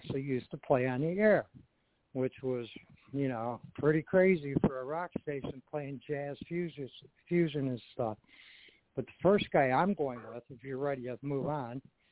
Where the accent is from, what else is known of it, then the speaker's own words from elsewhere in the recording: New York, United States; and you and I growing up near Buffalo, there was a great radio station called Woo Woo.